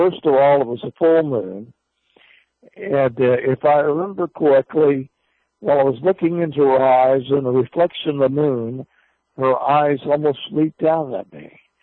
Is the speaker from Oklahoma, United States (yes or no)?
yes; Muskogee, Oklahoma, United States; the Ritz Theater here in my hometown of Muskogee